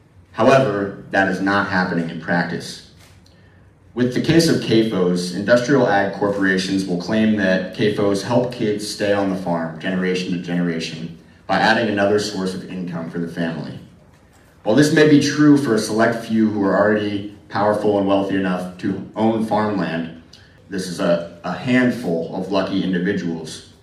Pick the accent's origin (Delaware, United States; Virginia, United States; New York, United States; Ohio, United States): Virginia, United States; now in Grinnell, United States; I grew up in Central Virginia on a small egg and vegetable farm, and I now run my own urban vegetable garden in Grinnell.